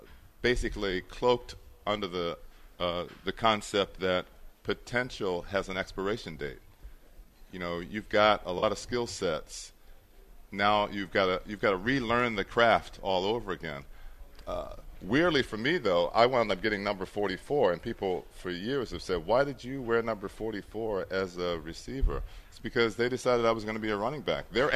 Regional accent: Baltimore, Maryland, United States; I'm from Baltimore originally.

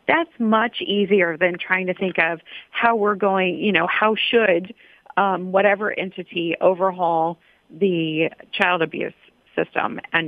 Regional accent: Indiana, United States; I grew up in Indiana.

